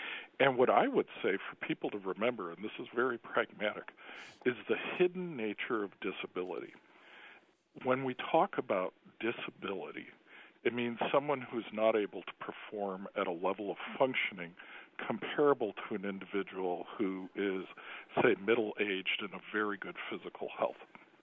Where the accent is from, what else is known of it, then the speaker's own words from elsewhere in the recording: Midwest, United States; I love about living in the Midwest, and I am a Midwesterner